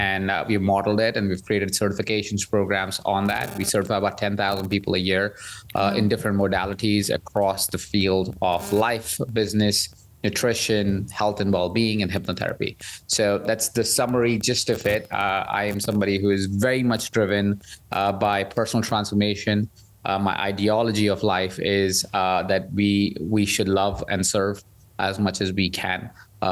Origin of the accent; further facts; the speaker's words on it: India; born there; I was born in India.